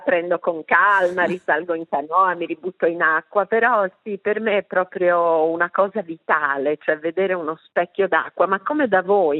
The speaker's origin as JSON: {"language": "Italian", "region": "Tuscany", "country": "Italy", "tie": "born there", "said": "una mamma tedesca, una nonna austriaca, una bisnonna ungherese, sono nata in Toscana"}